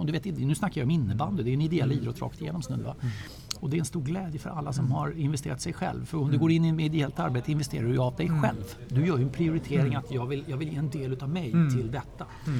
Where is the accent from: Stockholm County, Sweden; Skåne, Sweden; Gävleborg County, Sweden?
Stockholm County, Sweden; Solna; När jag bodde i Solna sa jag alltid att jag är född i Solna, uppvuxen i Solna och bor kvar i Solna.